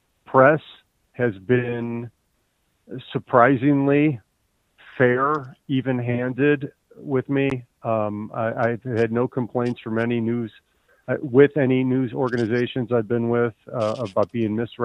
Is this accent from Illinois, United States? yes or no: yes; Illinois, United States; now in Colorado, United States; Well, I'm originally from Illinois, and Illinois was a sinking ship 20 years ago. I decided I could not raise my kids there.